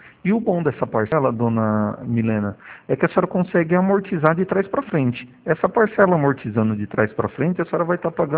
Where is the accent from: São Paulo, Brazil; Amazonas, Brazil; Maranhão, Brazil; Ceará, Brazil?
São Paulo, Brazil; Presidente Prudente; Isso, eu sou daqui da região de Presidente Prudente.